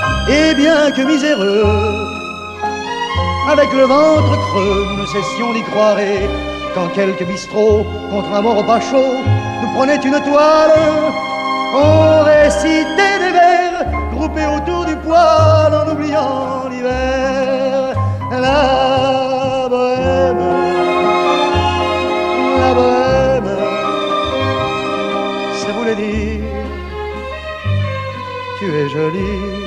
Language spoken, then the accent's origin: Bulgarian; Sofia, Sofia City, Bulgaria; Е, аз съм си от София.